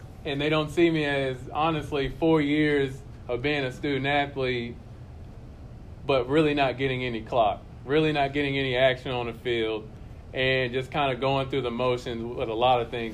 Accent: Denton, Texas, United States; Okay, so I'm from Denton, Texas. For those of y'all who don't know, it's about 35 minutes north of Dallas.

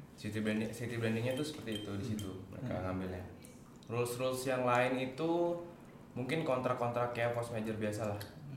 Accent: Tanjung Pinang, Riau Islands, Indonesia; satu kebanggaan kok untuk nunjukin aku nih asli Tanjung Pinang gitu loh

